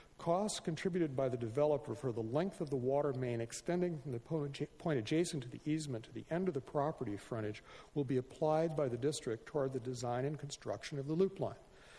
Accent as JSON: {"language": "English", "town": "Los Osos", "region": "California", "country": "United States", "said": "from Los Osos, and I will try to."}